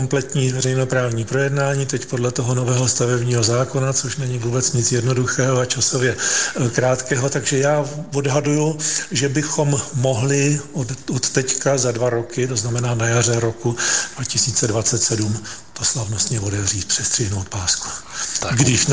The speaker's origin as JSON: {"language": "Czech", "region": "Prague", "country": "Czechia", "said": "Nejsem z Pardubic, já jsem Pražák"}